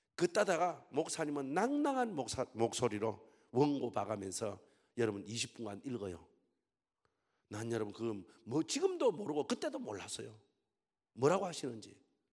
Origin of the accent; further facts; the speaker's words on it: South Gyeongsang, South Korea; 저는 여러분 저 서부 경남 보수 쪽에서 자랐어요.